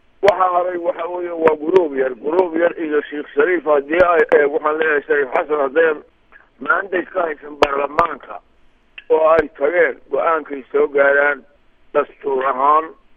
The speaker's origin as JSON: {"language": "Somali", "region": "Puntland", "country": "Somalia", "said": "anigu Puntland baan ku nashay, reer Puntland baan ahay"}